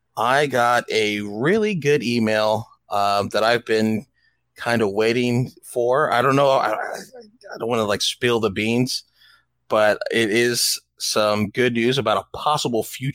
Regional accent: California, United States; Because although I love my home state, it's beautiful.

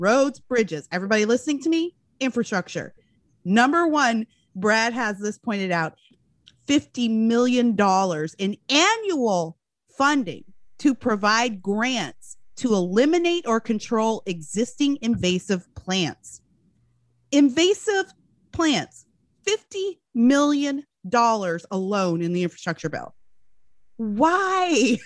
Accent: Canada; born there; I'm Canadian by birth. I was raised as a socialist.

